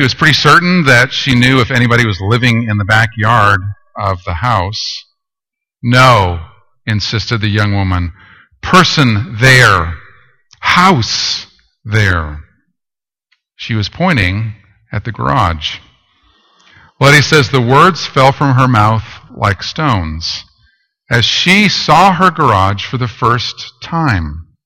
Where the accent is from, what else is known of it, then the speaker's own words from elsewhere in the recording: Toronto, Ontario, Canada; She lives and works with refugees at the Romero House in my hometown, Toronto, Canada.